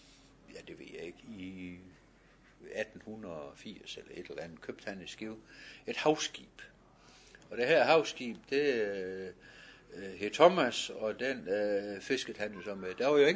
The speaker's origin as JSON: {"language": "Danish", "town": "Ringkøbing", "region": "Central Denmark Region", "country": "Denmark", "tie": "born there", "said": "at som barn er født i Ringkøben, så stor trivs jeg ved at komme herud på klitten."}